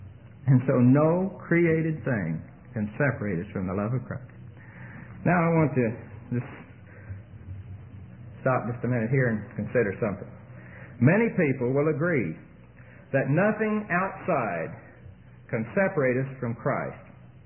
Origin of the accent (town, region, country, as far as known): Tulsa, Oklahoma, United States; born or raised there